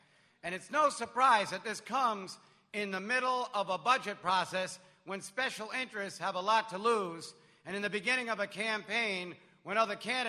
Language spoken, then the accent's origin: English; New York, United States; I'm a New Yorker. I'm not going to give up.